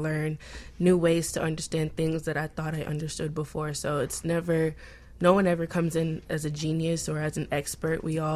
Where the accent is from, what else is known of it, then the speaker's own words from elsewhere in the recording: Georgia, United States; I'm from Georgia, and she used to take us to the airport, my cousin and I, and would just let us sit on the tarmac before they closed it and gated that area.